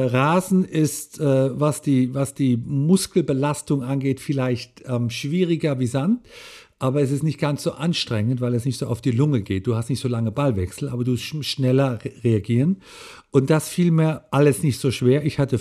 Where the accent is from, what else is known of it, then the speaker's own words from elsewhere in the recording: Leimen, Baden-Württemberg, Germany; Ich bin in Leimen groß geworden, in der Nähe von Heidelberg